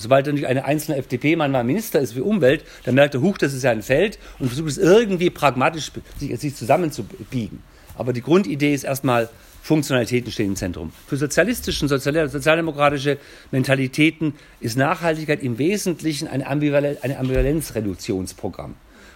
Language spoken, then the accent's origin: German; Baden-Württemberg, Germany; Ich bin Schwabe, Waage, katholisch, Anthroposoph, wenn du das genau wissen willst, Familienvater, Großvater